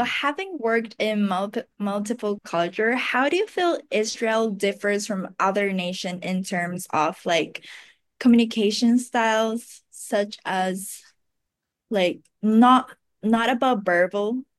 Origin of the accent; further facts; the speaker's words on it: Japan; also born or lived in Malaysia; So I grew up both in Japan and Malaysia.